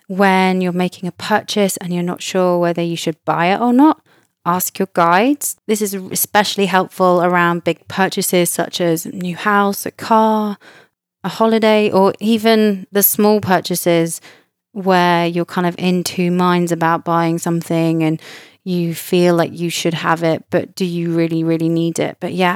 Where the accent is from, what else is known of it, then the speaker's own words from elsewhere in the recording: United Kingdom; especially being a Brit from the UK